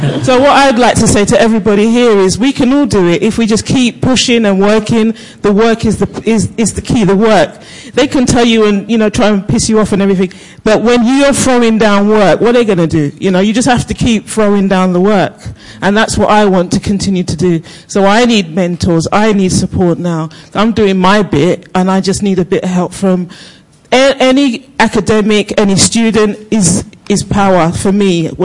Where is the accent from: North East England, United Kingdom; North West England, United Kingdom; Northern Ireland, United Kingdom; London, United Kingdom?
London, United Kingdom; I come from the streets. I was brought up in South London, raised on a council estate